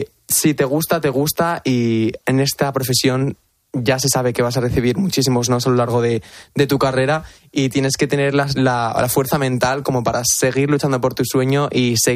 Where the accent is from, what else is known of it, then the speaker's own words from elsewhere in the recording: Spain; No, soy yo español